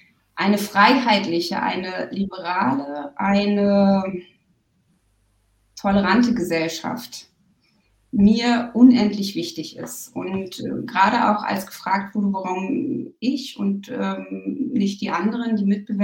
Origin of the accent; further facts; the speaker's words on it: Eisenhüttenstadt, Brandenburg, Germany; born there; also born or lived in Schwerin; now in Oberursel, Germany; ich bin 47 Jahre alt, ich wohne seit 2002 in Oberursel. Vorher habe ich in Schwerin gelebt, 7 Jahre lang, und ich bin in Eisenhüttenstadt geboren.